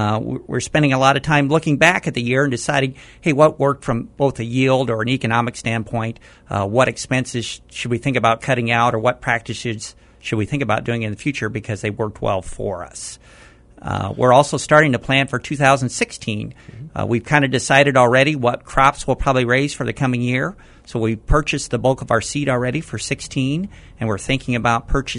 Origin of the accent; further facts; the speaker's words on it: Shirley, Illinois, United States; Well, I'm from Shirley originally. Grew up here right at south of town.